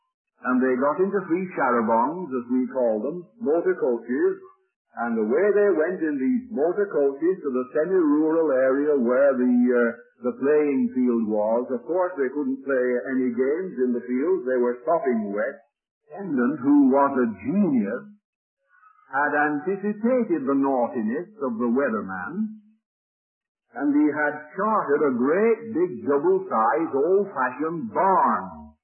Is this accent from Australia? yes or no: no; England, United Kingdom; now in Edinburgh, United Kingdom; We are not Scottish, we are English, but we lived 20 years in Scotland